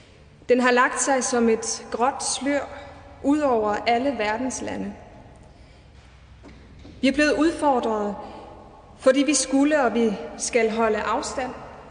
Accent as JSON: {"language": "Danish", "region": "Schleswig-Holstein", "country": "Germany", "said": "jeg som sydslesviger kan stå her på prædikestolen i dag og prædike for landets folkevalgte. At jeg som tysk statsborger kan stå her"}